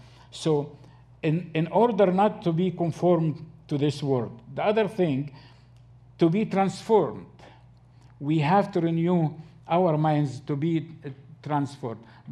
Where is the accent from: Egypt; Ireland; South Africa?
Egypt; now in United States; shaping my mind as an Egyptian person. And when I came to America, the culture is shaping my mind as an American person.